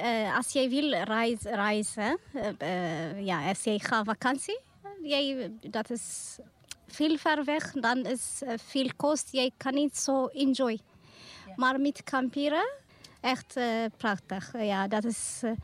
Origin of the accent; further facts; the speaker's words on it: Eritrea; Dutch is a second language; Ik kom uit Eritrea.